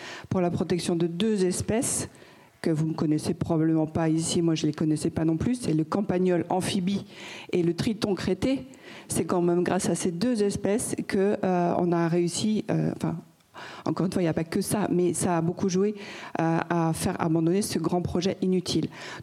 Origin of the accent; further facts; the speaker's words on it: Nantes, Pays de la Loire, France; Je suis une Nantaise et en cours d'installation dans le Lot.